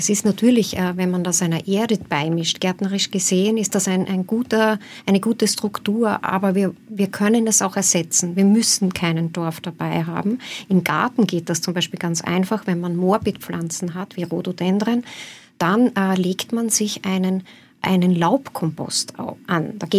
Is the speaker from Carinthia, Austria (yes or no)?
no; Vienna, Austria; Ich komme aus Wien. Das Wiener Wasser ist ziemlich hart.